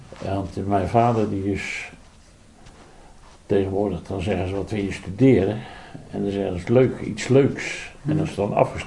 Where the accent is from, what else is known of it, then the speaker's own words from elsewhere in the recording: Leiden, South Holland, Netherlands; ik ben in Leiden geboren.